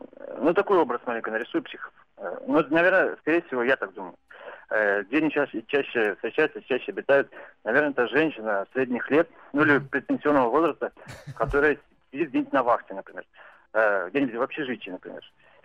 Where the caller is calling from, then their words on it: Bakhchysarai, Crimea, Ukraine; я звоню из Бахчисарая, мне 28 лет.